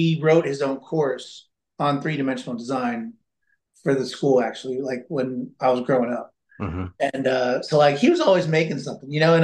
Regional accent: Columbus, Ohio, United States; moved away as an adult; now in Boca Raton, United States; I'm originally from Columbus, Ohio

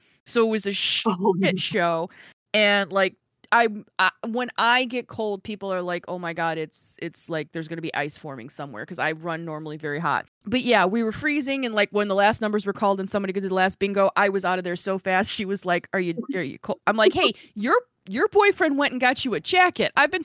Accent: Chicago, Illinois, United States; And see, I'm originally from Chicago where if you put luxury on something, there's like a set standard.

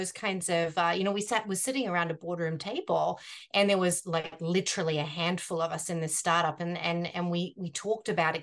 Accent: Australia; accent: Australian; But I began my journey in Australia. And so that's where the accent is from.

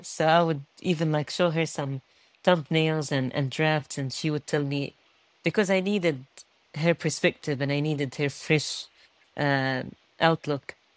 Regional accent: Gaza Strip, Palestine; me as a child growing up in Gaza

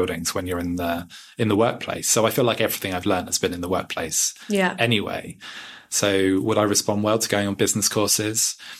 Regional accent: East of England, United Kingdom; I grew up near Cambridge

